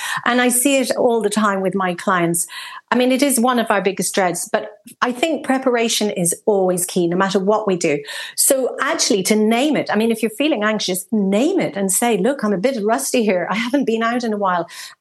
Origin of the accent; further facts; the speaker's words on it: Munster, Ireland; born there; But I was born in West Cork